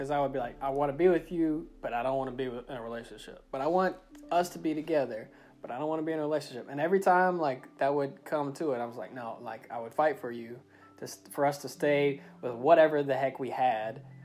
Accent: Memphis, Tennessee, United States; we grew up in the South, Memphis, where like racism and prejudice is very prevalent.

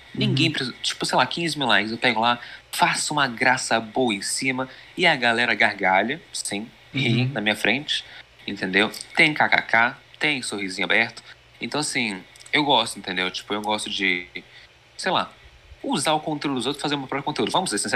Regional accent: Milan, Lombardy, Italy; Mas eu sou italiano, eu nasci em Milão, né? Tenho um background de Itália.

